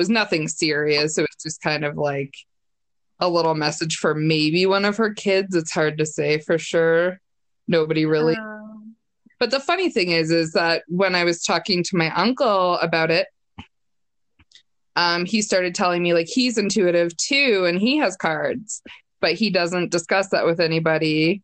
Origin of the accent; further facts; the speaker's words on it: Canada; Like, I'm Canadian, so I apologize for anything anyways.